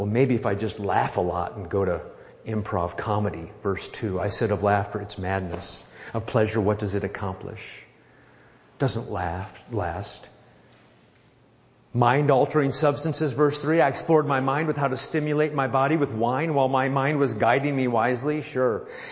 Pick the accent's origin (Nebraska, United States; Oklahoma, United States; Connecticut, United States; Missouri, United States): Nebraska, United States; I remember I'd say to my dad when we were growing up in Nebraska, Dad, you know, we don't have anything to do.